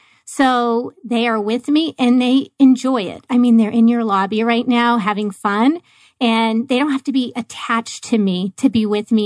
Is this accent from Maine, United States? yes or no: yes; Maine, United States; moved away as an adult; now in Phoenix, United States; So I have been in Phoenix almost 16 years. I grew up in Maine, so far, far away, and being a flight attendant brought me here.